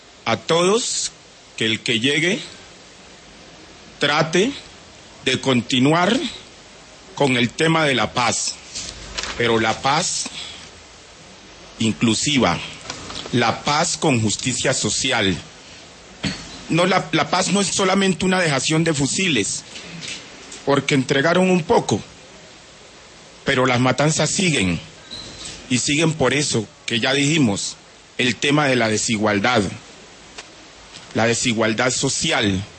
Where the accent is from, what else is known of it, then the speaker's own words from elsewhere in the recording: Cauca, Colombia; Yo vengo del departamento del Cauca.